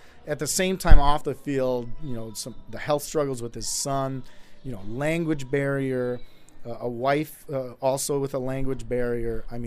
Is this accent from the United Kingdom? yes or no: no; Milwaukee, Wisconsin, United States; I grew up in Milwaukee.